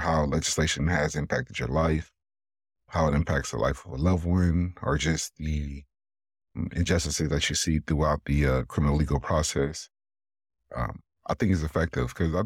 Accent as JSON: {"language": "English", "town": "Compton", "region": "California", "country": "United States", "tie": "born or raised there", "said": "me and myself growing up in Los Angeles County and in Compton"}